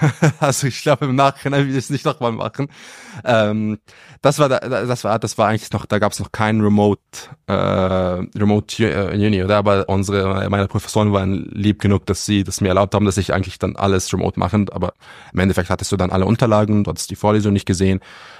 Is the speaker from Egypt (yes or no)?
yes; Egypt; German is a second language; now in Switzerland; Ja, also ich bin ursprünglich aus Ägypten auch da aufgewachsen